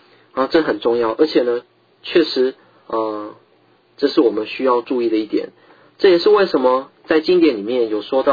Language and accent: Chinese; Tibet, China; 如同我们西藏人时常说了一句俗语